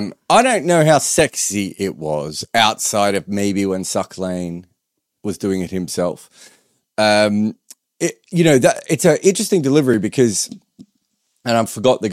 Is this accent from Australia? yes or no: yes; Australia; in that period as an Australian fan, I was like, is this it?